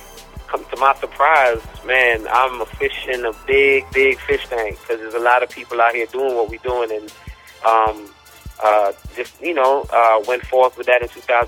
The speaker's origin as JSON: {"language": "English", "town": "Brooklyn", "region": "New York", "country": "United States", "tie": "born or raised there", "also_born_or_lived": "Jamaica", "said": "I was born in Jamaica, West Indies, and pretty much grew up in Brooklyn."}